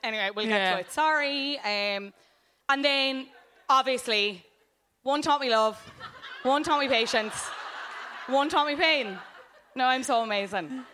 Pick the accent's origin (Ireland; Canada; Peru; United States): Ireland; Cobh, Munster; I am from Cove.